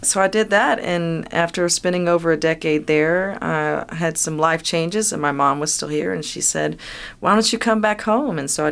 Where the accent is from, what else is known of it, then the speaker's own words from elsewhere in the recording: Lubbock, Texas, United States; And I actually grew up in the country somewhere between New Deal, Lubbock, and Shallow Water. And I went to New Deal schools